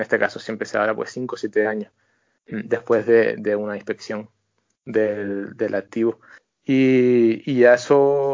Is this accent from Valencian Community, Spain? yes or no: no; Canary Islands, Spain; moved away as an adult; also born or lived in Germany / Newcastle, United Kingdom; me fui a Inglaterra, al norte de Inglaterra, Newcastle, con un par de amigos canarios que formamos una buena peñita canaria ahí en Newcastle por 2011